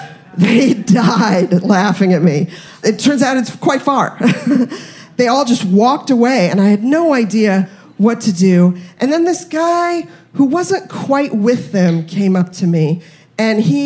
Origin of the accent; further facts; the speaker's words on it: Denver, Colorado, United States; And because I was a kid from Denver, I did love school when I was a kid.